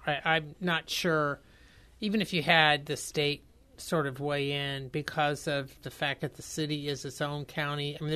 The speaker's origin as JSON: {"language": "English", "region": "Indiana", "country": "United States", "said": "I'm from Indiana and actually know that situation pretty well."}